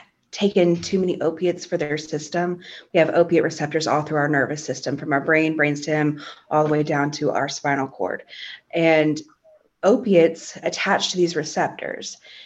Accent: Macon, Georgia, United States; I'm actually from Macon. That's where I was raised.

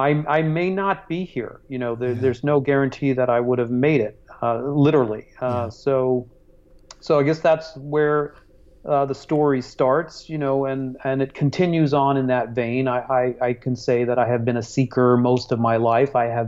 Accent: Hong Kong; also born or lived in Singapore; I was born in Singapore and raised in Hong Kong, and already had a very multicultural, multi-heritage

